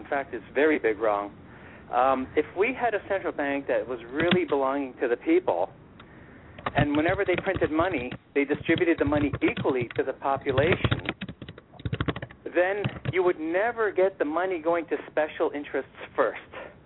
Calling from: Hamilton, Ontario, Canada; I'm calling from Hamilton, Ontario, Canada.

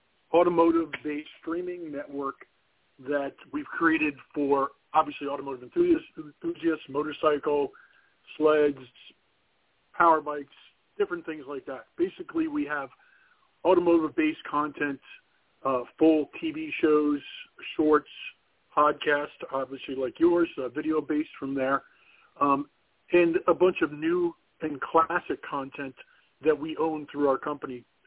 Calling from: Port St. Lucie, Florida, United States; Nope, actually in Port St. Lucie, Florida.

